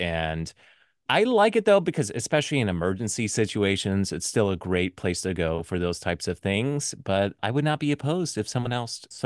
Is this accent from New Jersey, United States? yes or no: no; Riverside, California, United States; And I distinctly had multiple occasions where I would say I was from Riverside.